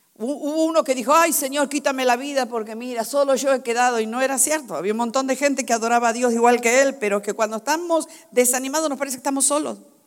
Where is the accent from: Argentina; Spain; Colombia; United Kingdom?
Argentina; Entonces, en mi país la gente se suicida tirándose en las vías del tren. En Argentina la gente hace eso, ¿no?